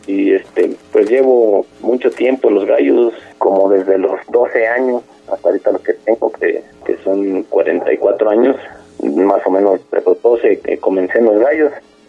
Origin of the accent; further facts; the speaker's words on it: Cuautitlán Izcalli, State of Mexico, Mexico; Yo soy originario de Santa Bárbara, Cuautitlán Izcalli, Estado de México.